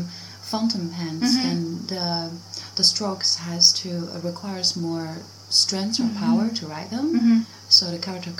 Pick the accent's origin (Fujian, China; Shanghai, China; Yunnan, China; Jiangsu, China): Shanghai, China; first language Mandarin; English is a second language; Mandarin is my mother tongue. I'm a Chinese and I was born and raised in Shanghai. I have a very good competency in Shanghai dialect, but not as well as Mandarin.